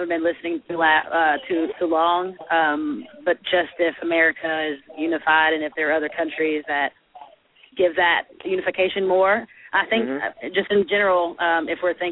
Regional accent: Nashville, Tennessee, United States; I mean, I live in the South. I'm from Nashville, and you can pretty much throw a rock and hit a church. It's a Southern belt.

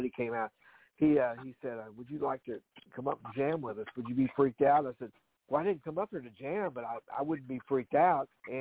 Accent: Kentucky, United States; We never get in a hurry down here in Kentucky, honey.

